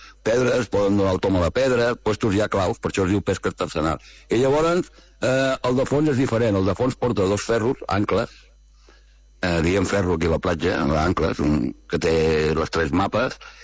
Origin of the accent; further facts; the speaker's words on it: Vilanova i la Geltrú, Catalonia, Spain; I és una llàstima que soc de Vilanova